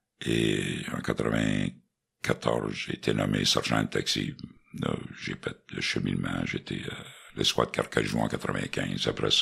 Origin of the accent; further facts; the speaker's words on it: Montreal, Quebec, Canada; J'ai grandi à Billamar, Saint-Henri, dans ce coin-là. Okay. Je suis à Notre-Dame-de-Grâce, mais j'ai grandi à Billamar, les années 70.